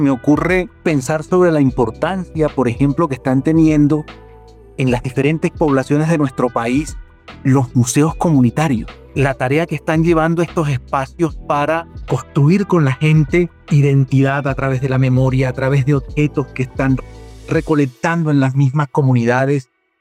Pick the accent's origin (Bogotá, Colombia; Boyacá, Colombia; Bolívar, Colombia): Bolívar, Colombia; San Jacinto; Y como yo soy del Caribe y soy de San Jacinto Bolívar